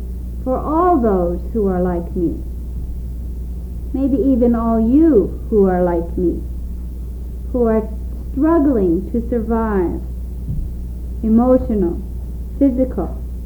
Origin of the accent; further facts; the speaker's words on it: India; As an Indian woman, as a Christian woman, I need to proclaim the good news.